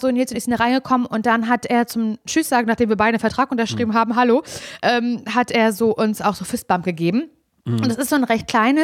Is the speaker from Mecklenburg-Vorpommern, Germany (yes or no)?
yes; Parchim, Mecklenburg-Vorpommern, Germany; born there; now in Berlin, Germany; Also ich habe jetzt offiziell, steht auf meinem Perso wieder der Ort drauf, Parchim, der auch mein Geburtsort ist.